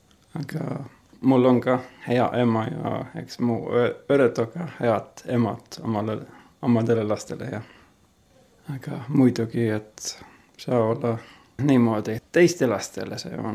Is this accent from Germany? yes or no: no; Finland; Estonian is a second language; eesti keeles ja ma olen soomlane.